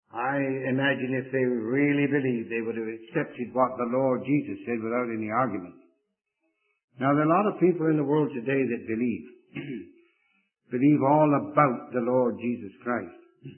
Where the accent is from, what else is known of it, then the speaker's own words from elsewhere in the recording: Bristol, South West England, United Kingdom; born there; the city of Bristol, where I was born in England.